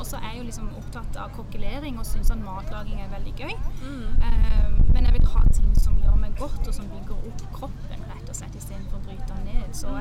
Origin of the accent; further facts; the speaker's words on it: United States; also born or lived in Sørlandet, Norway; now in Norway; jeg jo sørlending, som dere hører kanskje. Men jeg vokste opp I USA